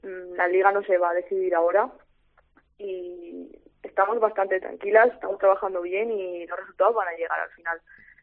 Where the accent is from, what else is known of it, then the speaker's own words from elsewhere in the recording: Castellón, Valencian Community, Spain; Bueno, es que yo no vivo en Valencia, entonces tampoco te puedo decir. Yo soy más de Castellón.